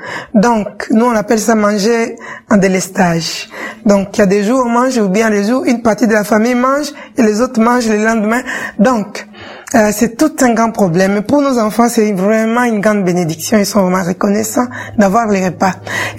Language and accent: French; Kinshasa, DR Congo; Je viens de Kinshasa, en République démocratique du Congo.